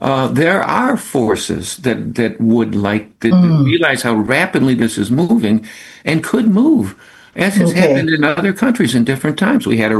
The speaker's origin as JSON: {"language": "English", "town": "Chicago", "region": "Illinois", "country": "United States", "said": "I'm from Chicago."}